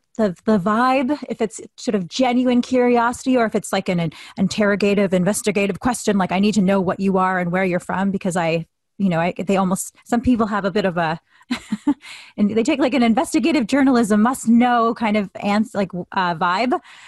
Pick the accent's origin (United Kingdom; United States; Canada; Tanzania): Canada; Yeah, so I am mixed Filipino-Canadian. My mom is from the Philippines, from Northern Luzon. My dad is, he identifies as Canadian. He's white.